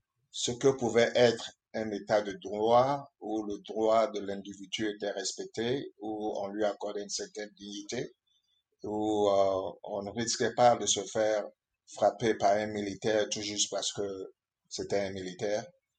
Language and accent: French; Treichville, Abidjan, Côte d’Ivoire; Je suis né à Abidjan, j'ai grandi à Trècheville.